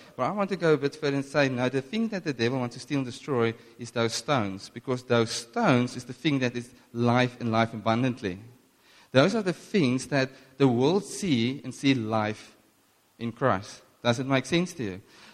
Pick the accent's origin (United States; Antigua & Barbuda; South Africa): South Africa; Northern Cape; I come from the Camus, that's a big city there in the Northern Cape, near Upington, for those that don't know. And the Orange River flows past that.